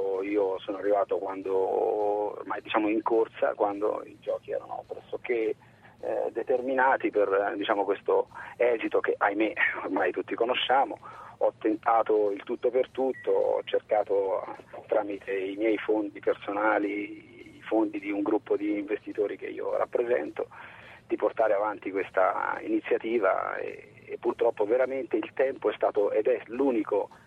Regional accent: Siena, Tuscany, Italy; moved away; Io vengo da Siena, me ne sono andato per fare il mio lavoro in posti semplicemente, sì, sicuramente più difficili dal punto di vista imprenditoriale da percorrere

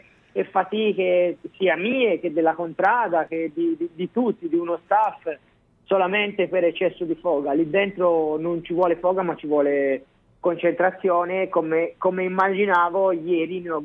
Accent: Siena, Tuscany, Italy; sono nato a Siena e sono cresciuto in una famiglia come la mia

